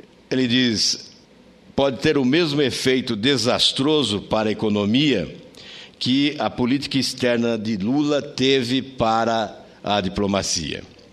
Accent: Londrina, Paraná, Brazil; um professor twitteiro lá da minha cidade de Londrina reclamou

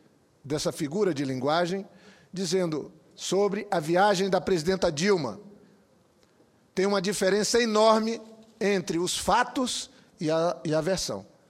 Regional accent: Acre, Brazil; especialmente a população do meu estado, do estado do Acre, que sempre que estou na minha terra encontro pessoas que acompanham os debates

